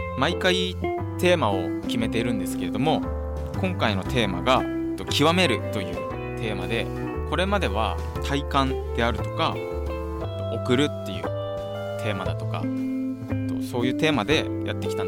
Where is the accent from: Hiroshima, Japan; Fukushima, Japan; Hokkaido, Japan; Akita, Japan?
Fukushima, Japan; Namie; 僕は浜通りの浪江町出身なんですけど、震災があって避難することになったので